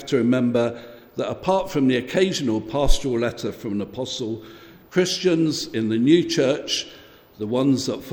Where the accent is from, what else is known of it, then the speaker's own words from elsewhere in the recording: Chiswick, London, United Kingdom; So I grew up in London, and I grew up in Chiswick in West London. It was a very ordinary place then. It's very posh now, but it was very ordinary then, honest.